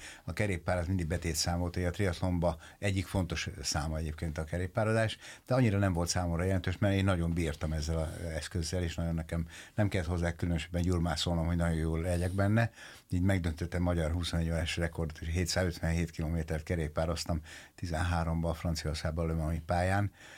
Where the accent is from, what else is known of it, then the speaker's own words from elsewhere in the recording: Ács, Komárom-Esztergom, Hungary; ugye én falun nőttem fel Ácson